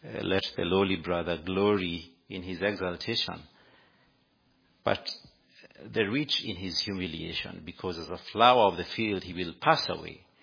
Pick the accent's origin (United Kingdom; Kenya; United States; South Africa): Kenya; English is a second language; I come from Africa, and that's in Kenya, and I'm a student at Queenville Seminary.